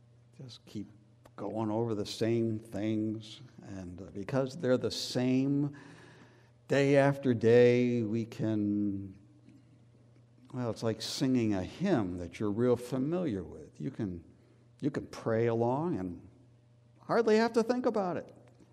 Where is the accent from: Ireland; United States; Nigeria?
United States; New England; born or raised there